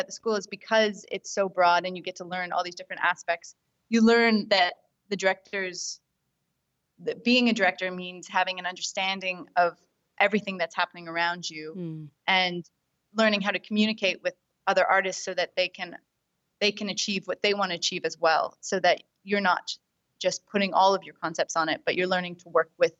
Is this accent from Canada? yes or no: yes; Canada; now in Dublin, Ireland; No, yeah, I'm from Canada.